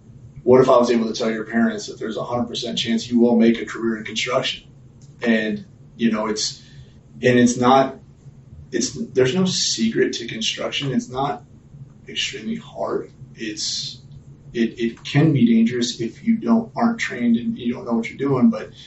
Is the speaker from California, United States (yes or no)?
yes; San Diego, California, United States; also born or lived in Arizona; I was born in the Valley. My dad lived here. My grandfather was a carpenter as well. They moved here from Nebraska following work.